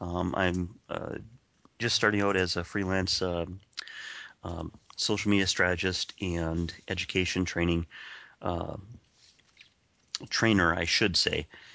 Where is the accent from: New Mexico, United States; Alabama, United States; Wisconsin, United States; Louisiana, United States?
Wisconsin, United States; Spring Valley; if I was back in my hometown of Spring Valley, Wisconsin.